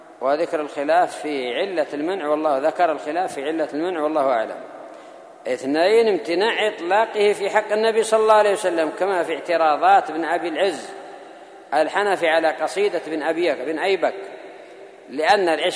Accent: Yemen; يعني هذا معروف عندنا في اليمن وفي غيرها

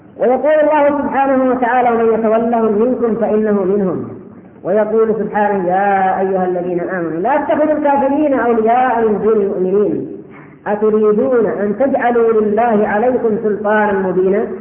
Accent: Yemen; والكلاب عندنا في اليمن في القمائم

